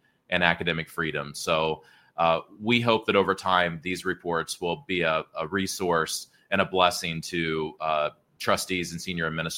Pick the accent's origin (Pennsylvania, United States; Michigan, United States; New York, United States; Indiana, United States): Pennsylvania, United States; Pittsburgh; also born or lived in Wheeling; I grew up in Pittsburgh, but I was born in the Northern Panhandle, West Virginia, in Wheeling, and all of my people are from that area.